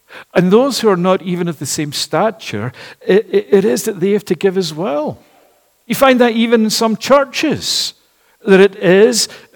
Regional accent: Glasgow, Scotland, United Kingdom; I'm someone coming from Glasgow in Scotland who likes a bargain.

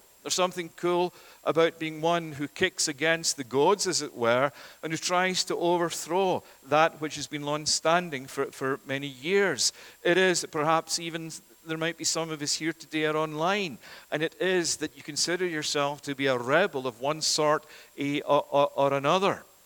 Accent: Scotland, United Kingdom; moved away; Now, as you know, I grew up in the UK. I grew up in the Scottish part of the UK, Max, and still gives that away. It is, as being born and raised in the UK

